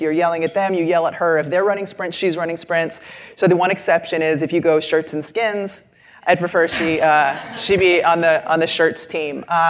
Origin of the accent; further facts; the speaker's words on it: Massachusetts, United States; I'm from Massachusetts, the western part of the state.